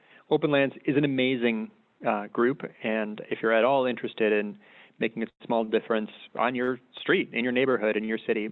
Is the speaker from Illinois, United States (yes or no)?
yes; Illinois, United States; I grew up here in the Chicago suburbs. I've lived in the city for about 20 years.